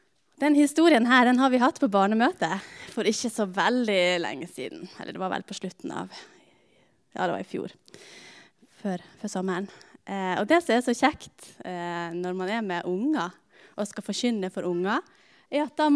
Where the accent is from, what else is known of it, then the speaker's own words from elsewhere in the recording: Stokmarknes, Nordland, Norway; Det er liksom flere folk enn det bodde det på Stokmarknes der jeg kommer ifra.